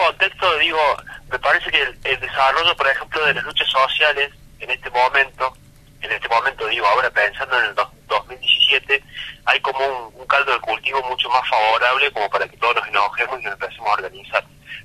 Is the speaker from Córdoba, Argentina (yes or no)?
yes; Villa Allende, Córdoba, Argentina; yo en ese momento era vecino de Alberdi, enamorado de Alberdi, yo en realidad soy de Villa Allende, de Arguello, ahora estoy viviendo acá en la Sierra